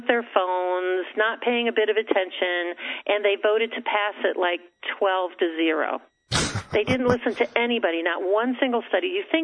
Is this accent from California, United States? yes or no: yes; Encinitas, California, United States; I'm from Encinitas, California.